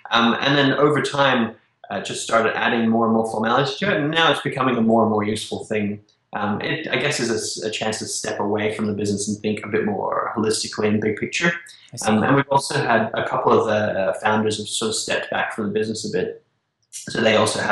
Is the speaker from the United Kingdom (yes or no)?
no; Australia; I contacted the CEO of Atlassian and was like, hey, I'm an Australian as well.